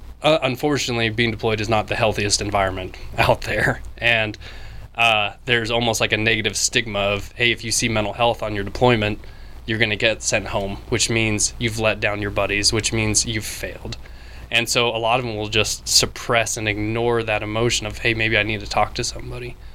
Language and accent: English; Wyoming, United States; So, like I said, I am from Wyoming